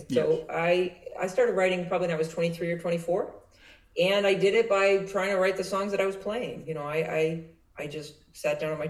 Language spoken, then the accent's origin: English; New Hampshire, United States; also born or lived in Portsmouth, United States; I lived in Portsmouth, New Hampshire. So I'm from the New Hampshire scene. And so it was sort of like coming back home.